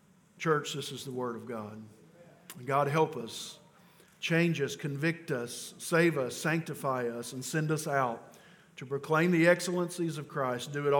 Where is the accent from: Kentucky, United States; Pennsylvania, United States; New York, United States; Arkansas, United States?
Kentucky, United States; Richmond; also born or lived in Danville, United States; I said, I'm actually from here. I was born in Danville, Kentucky, but I was raised in Richmond, Kentucky.